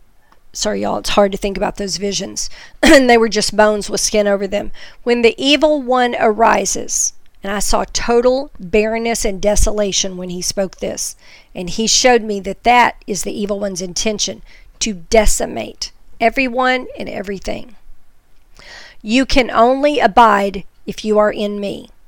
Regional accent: the South, United States; I called it a tornado because I'm from the South.

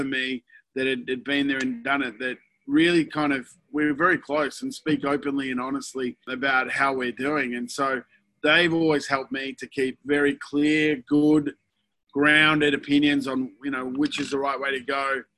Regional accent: South Africa; born there; I was born in South Africa.

